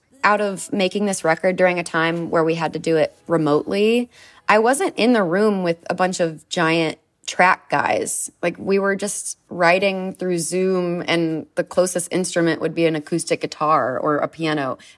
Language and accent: English; Texas, United States; now in Nashville, United States; So even though I live in Nashville and I'm from Texas